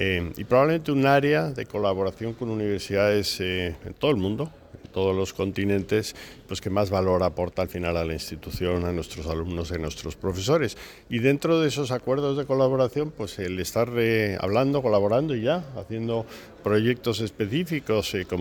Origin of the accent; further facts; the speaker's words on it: Asturias, Spain; yo, pues como español, la verdad es que me siento siempre muy satisfecho, como asturiano, por cierto